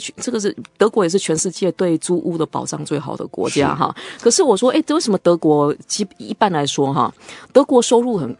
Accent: Taiwan; 我们台湾人跟美国人一样

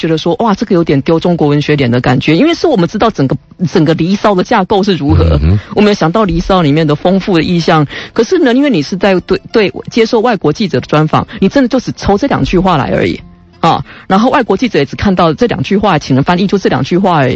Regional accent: Taiwan; 我们台湾人在那里想象日本人写好多情书给台湾、

